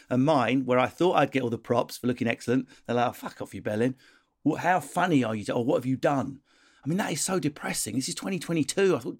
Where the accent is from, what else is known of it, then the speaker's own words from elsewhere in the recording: United Kingdom; because we're British, we quite like someone excellent